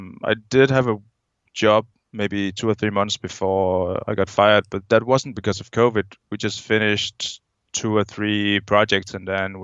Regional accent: Denmark; I'm a guy from Denmark

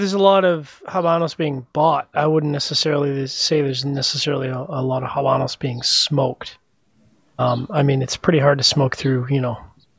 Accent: Canada; Given that I'm a Canadian, I can go there whenever the hell I want

